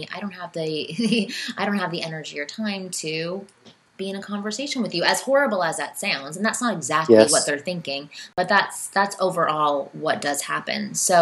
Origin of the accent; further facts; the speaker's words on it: Toronto, Ontario, Canada; now in Los Angeles, United States; I'm from Toronto originally, but I live in Los Angeles now, and I have for probably 8 years.